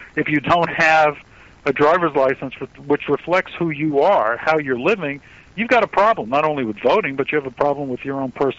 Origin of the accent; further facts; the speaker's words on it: New York, United States; born there; I was born in New York. I was born in New York.